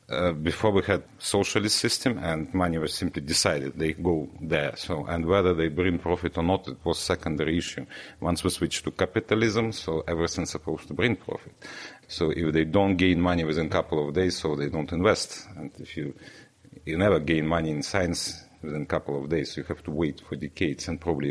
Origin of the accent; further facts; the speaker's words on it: Siberia, Russia; English is a second language; Well, it's my hometown, and I remember better times when science was growing. And I think if we make this conference here, so it will help local scientists to meet international scientists, and it might improve scientific situation. And since I'm local here, I would like to share beauty of Sib